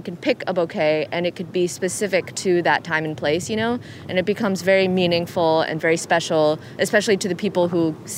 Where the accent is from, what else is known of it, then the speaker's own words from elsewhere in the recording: California, United States; now in Michigan, United States; I grew up in California, and we don't have seasons, so I never could appreciate flowers fully until I moved to Michigan.